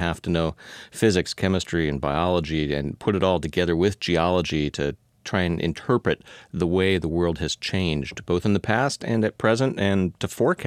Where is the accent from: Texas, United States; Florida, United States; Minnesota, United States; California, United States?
California, United States; Palo Alto; Well, I grew up in California, Palo Alto.